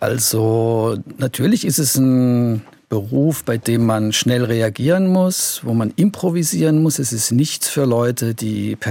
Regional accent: Karlsruhe, Baden-Württemberg, Germany; also born or lived in Ohio, United States; Ja, ich bin in Karlsruhe aufgewachsen. Ich war während der Gymnasialzeit ein Jahr in den USA als Austauschschüler.

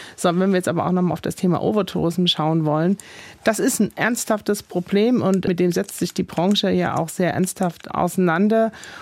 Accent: East Germany, Germany; Ich bin selber Ostdeutsche, ich kenne in Sachsen, in Thüringen, überall im Osten nur ganz viele tolle, nette Menschen

